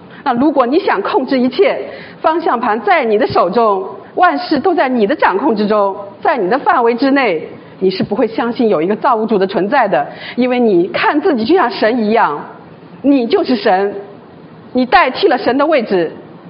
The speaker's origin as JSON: {"language": "Chinese", "country": "China", "tie": "born there", "said": "我是1979年出生的，大家都知道1979年在中国大陆发生的事情，计划生育，所以我是第二个孩子"}